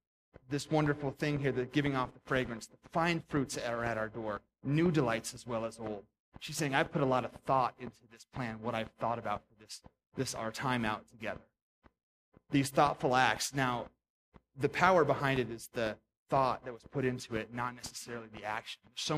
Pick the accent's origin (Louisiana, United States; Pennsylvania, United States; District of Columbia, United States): Pennsylvania, United States; my dad went back for his master's at Penn State University. I grew up in Pennsylvania.